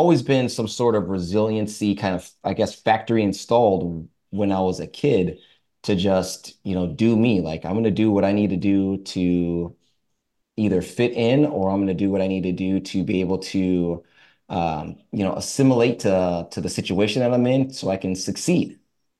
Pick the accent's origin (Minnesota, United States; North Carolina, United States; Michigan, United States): Minnesota, United States; I grew up in Minnesota. So I was, one of the only, if not the only, African American in school, in my neighborhood, in the church that I grew up in.